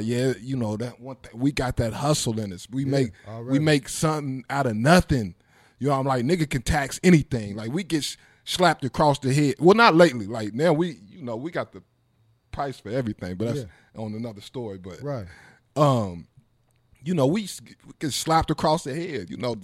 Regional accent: Columbia, Missouri, United States; when they ask where are you from, and I tell them, you know, Missouri, the first thing any out of towner is gonna be like St. Louis. You know what I'm saying? And I'll say Columbia.

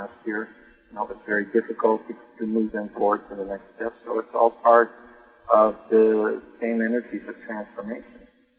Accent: Chicago, Illinois, United States; born there; I was born in Chicago.

